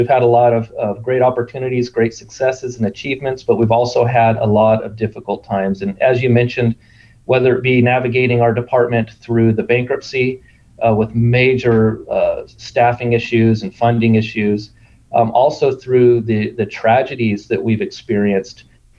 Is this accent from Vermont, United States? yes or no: no; Ripon, California, United States; I grew up initially in Ripon, California, the south end of San Joaquin County, so very much smaller town.